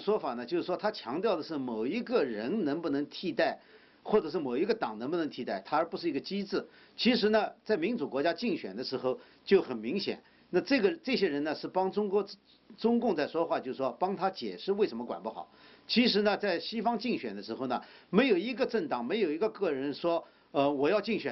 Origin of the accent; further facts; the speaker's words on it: China; 在我们中国人的概念里面，政府关门就表示这个国家垮掉了，完蛋了